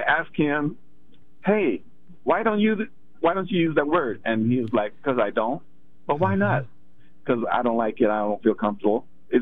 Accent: Portland, Oregon, United States; I grew up in Northeast Portland. I went to Harriet Tubman Middle School.

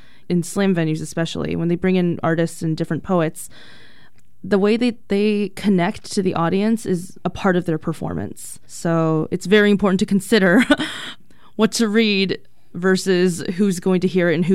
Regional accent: United States; I never want it to be erased that I'm Chinese American.

